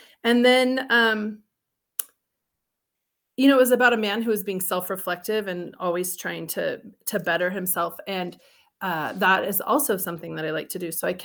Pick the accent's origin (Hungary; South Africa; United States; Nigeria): United States; Salem, Oregon; born there; Well, I was born in Salem, yeah. But my dad was a Marine, so I traveled the world. I've lived everywhere.